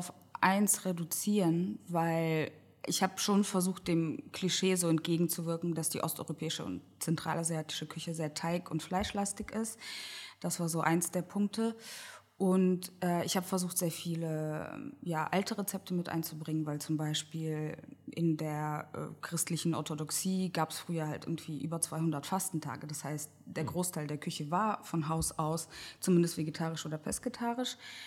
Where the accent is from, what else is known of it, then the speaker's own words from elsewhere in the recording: Kazakhstan; now in Germany; ich komme aus Kasachstan ursprünglich und wir sind als eine Selbstversorgerfamilie aufgewachsen, auf so dem tiefsten Dorf, ohne fließend Wasser.